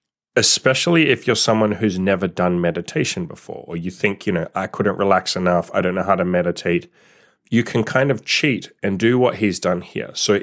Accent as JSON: {"language": "English", "town": "Perth", "region": "Western Australia", "country": "Australia", "tie": "born or raised there", "said": "It was actually written by someone who lives in a city called Perth, which happens to be the city that I was born in, that I grew up in Australia."}